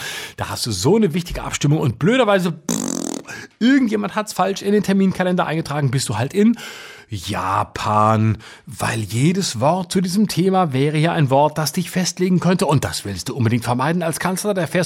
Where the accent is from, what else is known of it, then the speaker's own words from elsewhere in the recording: Baden-Württemberg, Germany; über mein Heimatbundesland Baden-Württemberg zu reden